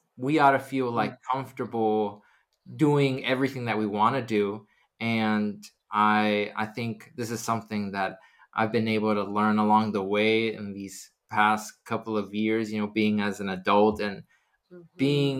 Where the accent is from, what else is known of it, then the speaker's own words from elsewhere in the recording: San Diego, California, United States; now in Atlanta, United States; I am originally from San Diego, and I've been in Atlanta for a year now.